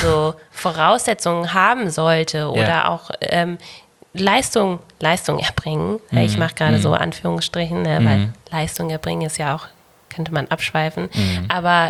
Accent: Bavaria, Germany; Ich bin gebürtig, ich bin in Bayern geboren. So, ne? Also, so und da aufgewachsen

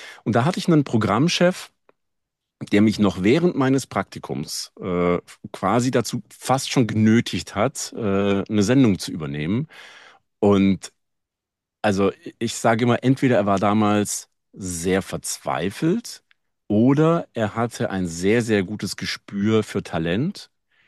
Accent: Baden-Württemberg, Germany; wir kommen ja beiden aus dem Schwabeländle

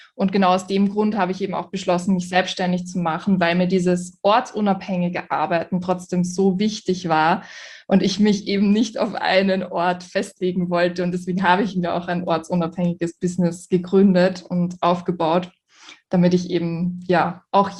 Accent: Vienna, Austria; Also ich bin immer nur wieder zurückgekommen nach Hause, nach Wien übrigens. Ich bin aus Wien.

